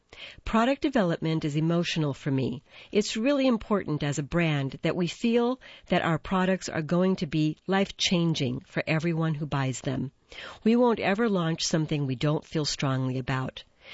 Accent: Tennessee, United States; I grew up in Tennessee

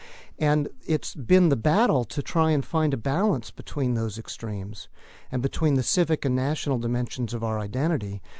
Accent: California, United States; now in North Carolina, United States; I'm from California, and my goal in North Carolina is that we don't repeat what happened in my home state

